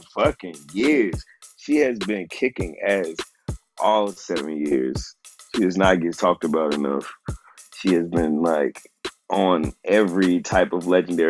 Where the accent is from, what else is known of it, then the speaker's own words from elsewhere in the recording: Tennessee, United States; I'm from Tennessee, dog.